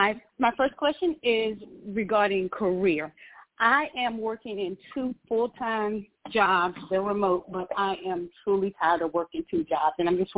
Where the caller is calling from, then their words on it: Georgia, United States; and I'm calling from Georgia.